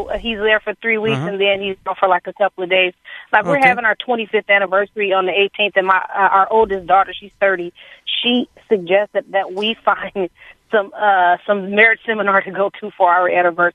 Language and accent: English; California, United States; moved away as an adult; now in Houston, United States; I'm originally from California, and we moved here to Houston about 3 years ago.